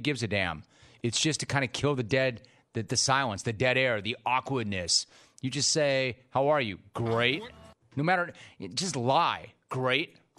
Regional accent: Midwest, United States; I'm from the Midwest.

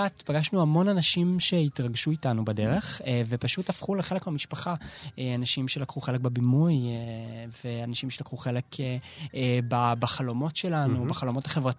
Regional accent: Tel Aviv, Tel Aviv District, Israel; אני יליד שכונת התקווה

